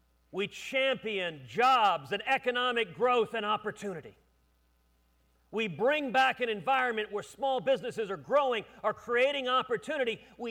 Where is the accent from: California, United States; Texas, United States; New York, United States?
Texas, United States; Houston; one of the most graphic examples of the threat to religious liberty occurred in my hometown of Houston